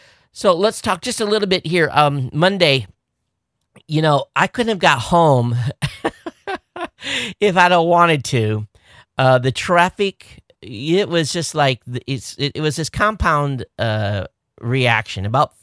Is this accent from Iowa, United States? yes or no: no; Quincy, Michigan, United States; I mean, I grew up in Southern Michigan. For those of you watching, I lived at the bottom of the state, stone's throw from the Indiana state line in a small town called Quincy.